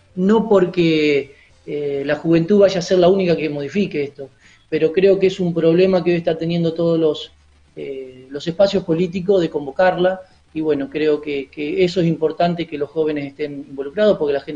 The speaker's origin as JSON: {"language": "Spanish", "town": "Ibarra", "region": "Imbabura", "country": "Ecuador", "said": "yo que vengo de Ibarra, como ustedes bien lo saben"}